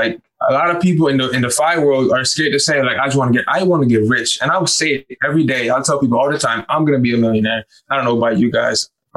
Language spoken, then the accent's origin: English; Suriname; now in United States; because they still live in Suriname. That's my home country.